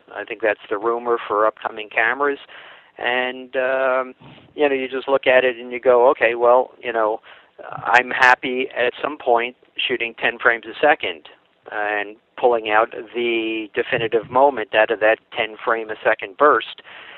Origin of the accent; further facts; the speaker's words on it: Long Island, New York, United States; I'm a Long Islander. I was brought up on Long Island